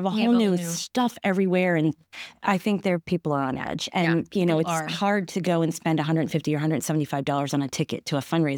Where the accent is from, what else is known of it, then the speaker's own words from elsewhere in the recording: Dover, Pennsylvania, United States; also born or lived in York, United States; I'm from good old York. I was born in York and I was raised in Dover, which is, okay. Yeah, I was raised in Dover.